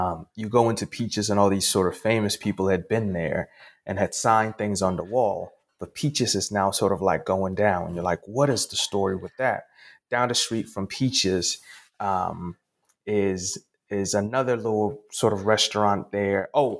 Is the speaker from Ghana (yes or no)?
yes; Ghana; now in United States; very familiar to me as somebody from the African continent. I'm born and raised in Ghana, West Africa. I was used to people telling single stories of where I'm from.